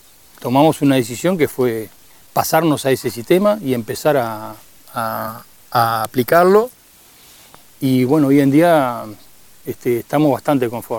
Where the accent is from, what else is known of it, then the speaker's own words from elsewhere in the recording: Montevideo, Uruguay; Soy de Montevideo, nací en Montevideo. Aquí mi familia paterna es de aquí de la zona y vine desde niño todos los años en las vacaciones a este lugar y lo adquirí como propio.